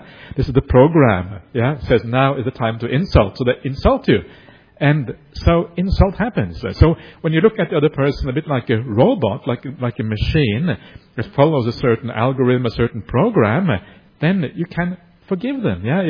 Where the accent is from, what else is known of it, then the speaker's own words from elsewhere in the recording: Australia; I'm Australian